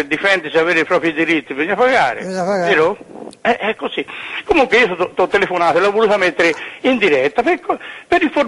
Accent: Montale, Tuscany, Italy; Io sono di Montale, di Pistoia

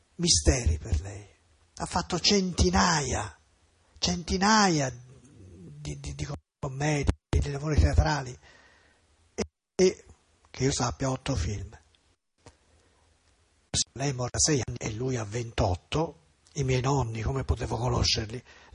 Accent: Florence, Tuscany, Italy; io fiorentino però

